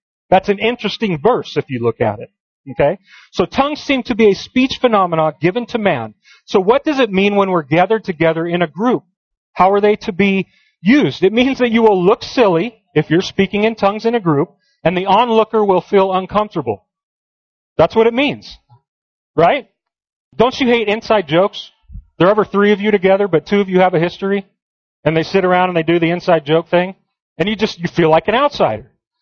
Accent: Los Angeles, California, United States; I grew up in Los Angeles. It's very culturally diverse down there.

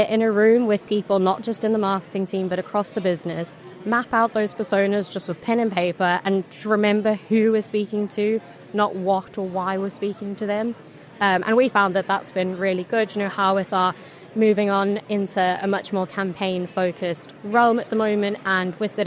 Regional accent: South Africa; now in Leeds, United Kingdom; I'm from South Africa originally, but here a couple of years and butchered the accent a bit.

